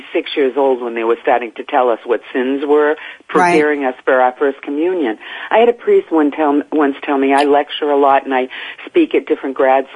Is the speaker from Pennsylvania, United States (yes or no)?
no; Boston, Massachusetts, United States; accent: Boston; I read her script to her with my Boston accent